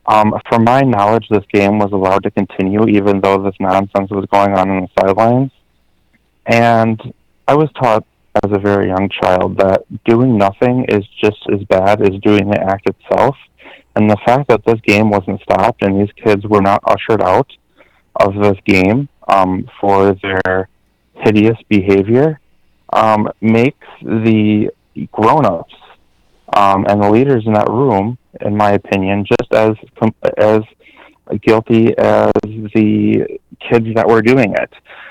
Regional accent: Green Bay, Wisconsin, United States; as mentioned, I'm from Green Bay and I don't get your show in my local market.

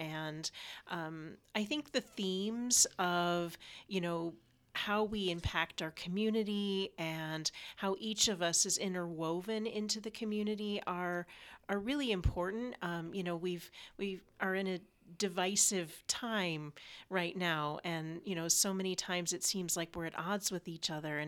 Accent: United States; Actually, like Patrick, although I am an American also, I was not familiar with the story.

